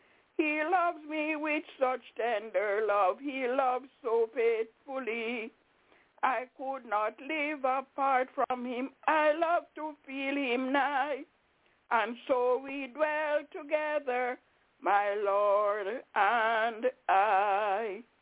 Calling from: Albany, New York, United States; I'm calling from Albany in New York.

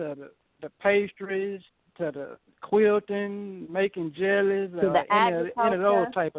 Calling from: Proctor, Arkansas, United States; Oh, I'm out here in Proctor, Arkansas, a little rural town outside the city limits.

